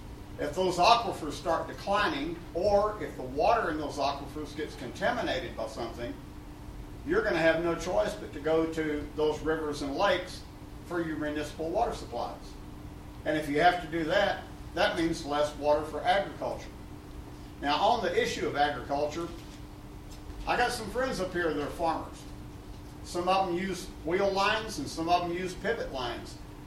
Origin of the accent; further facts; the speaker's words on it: Texas, United States; I'm not from Idaho. I'm from Texas.